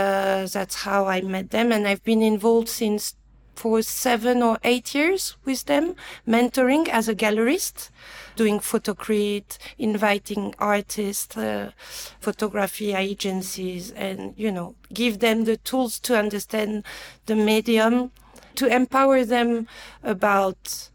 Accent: France; moved away as an adult; also born or lived in Japan; now in Johannesburg, South Africa; Born and raised in France, but I worked in Japan just before Johannesburg, and I've been living in Johannesburg since 2007.

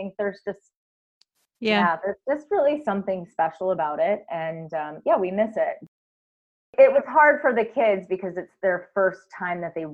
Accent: Michigan, United States; David and I both have the same accents from home because we're from the same state. We're from Michigan originally.

